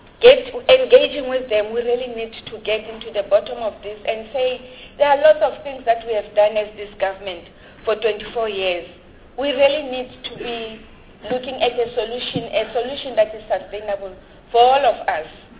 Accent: South Africa; But we really pride ourselves to be South Africans and to be doing go

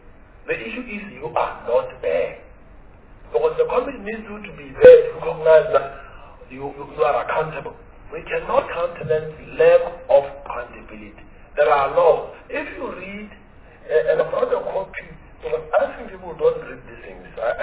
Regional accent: Brooklyn, New York, United States; I know what I'm from Brooklyn.

